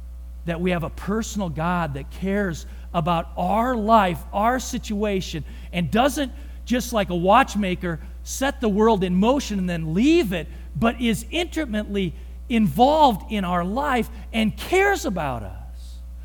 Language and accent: English; Missouri, United States; there was a friend from my hometown in Missouri that was out in the Washington, D.C. area.